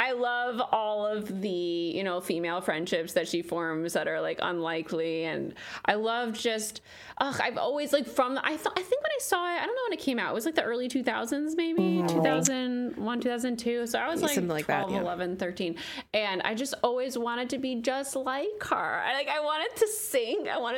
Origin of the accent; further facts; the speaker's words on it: New Jersey, United States; I am from New Jersey. Represent.